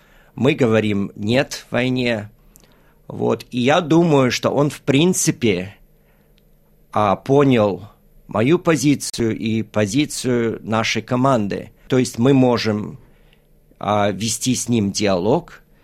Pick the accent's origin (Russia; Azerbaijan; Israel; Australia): Australia; born or raised there